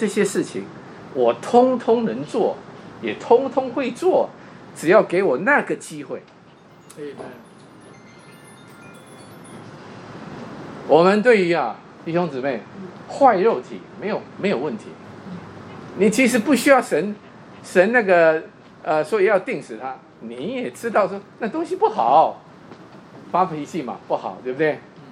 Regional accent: Taiwan; 啊，我记得我从台湾来嘛

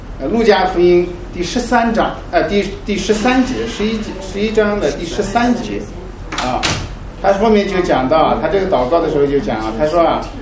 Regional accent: China; 你要讲到新人，我们中国人的习惯啊，就是结婚的新娘子，我们通常叫新人，对吧？

